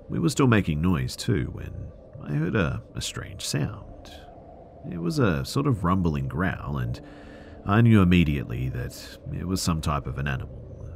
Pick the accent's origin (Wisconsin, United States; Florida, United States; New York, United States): Florida, United States; West Palm Beach; mudding in the Royal Palm Mudflats in Royal Palm Beach, Florida, aka part of the Palm Beach County. I grew up in West Palm Beach.